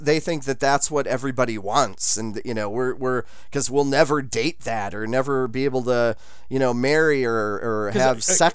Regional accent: Wisconsin, United States; Growing up in Wisconsin, I have.

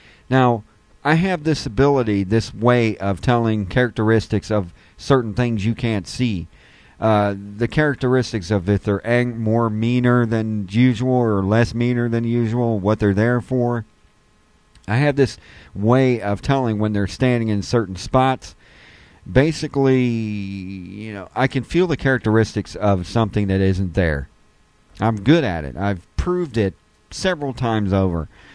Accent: Cincinnati, Ohio, United States; I grew up in Cincinnati, and it's just across the river from it.

